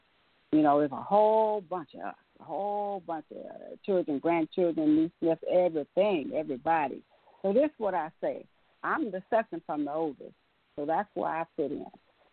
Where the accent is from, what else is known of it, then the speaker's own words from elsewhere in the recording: Texas, United States; I'm from Texas.